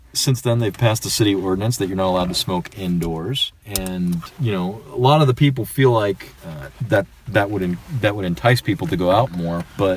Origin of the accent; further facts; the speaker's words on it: Seattle, Washington, United States; growing up in Seattle, what was it … came up here